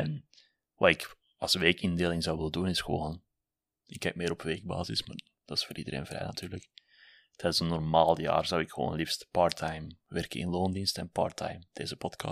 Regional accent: Willebroek, Flanders, Belgium; ik kom uiteindelijk uit het Willebroekse, Mechelse boom, die kanten, ja. Een heel deel van mijn sociaal leven zat destijds daar. Toen met de studies naar Antwerpen verhuisd. En daar deels blijven plakken.

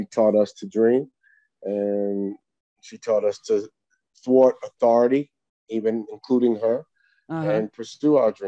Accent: New York, United States; I'm a New Yorker.

